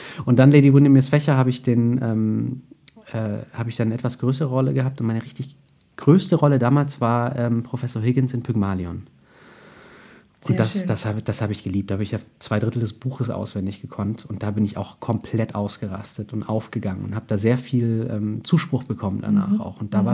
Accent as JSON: {"language": "German", "town": "Überlingen", "region": "Baden-Württemberg", "country": "Germany", "tie": "born there", "said": "Ich bin geboren in Überlingen am Bodensee, spreche kein Wort Rumänisch. Meine Eltern sprechen Rumänisch."}